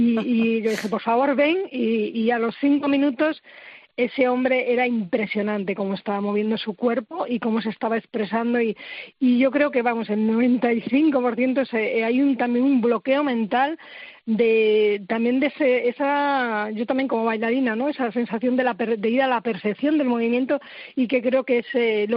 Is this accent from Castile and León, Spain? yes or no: no; Galicia, Spain; en gallego concretamente, que yo soy de Galicia